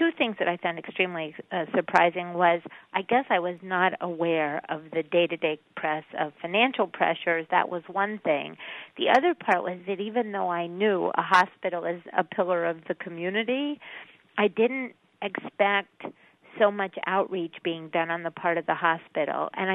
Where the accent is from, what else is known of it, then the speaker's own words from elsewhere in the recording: Ohio, United States; moved away as an adult; now in New York, United States; I grew up in Ohio, but I moved to New York when I was 21 or 22 after college.